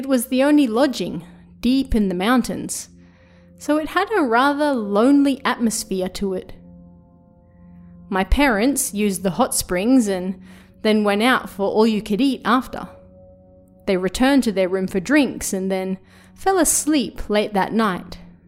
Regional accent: Australia; I'm Australian, so I'd never seen snow before Japan.

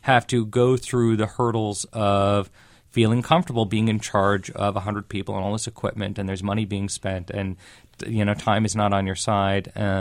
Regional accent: Beverly Hills, California, United States; I could not have had a more fortunate upbringing. I grew up in Beverly Hills, of course, and that comes with privilege and arrogance.

